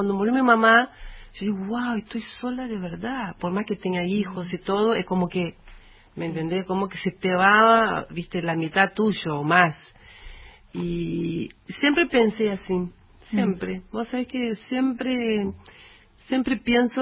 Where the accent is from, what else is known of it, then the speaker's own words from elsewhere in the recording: Minas Gerais, Brazil; Spanish is a second language; Soy brasileña, ¿viste? Naciste en Brasil. Yo nací en Minas Gerais